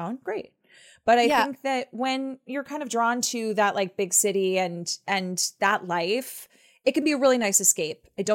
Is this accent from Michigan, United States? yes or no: no; Connecticut, United States; Because, I mean, I grew up in Connecticut, and I definitely didn't grow up in a small town that was like Stars Hollow.